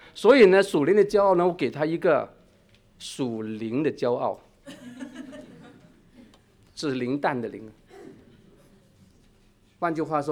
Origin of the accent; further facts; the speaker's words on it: Hong Kong; 我们中国人，不是，我们香港人，我是香港人，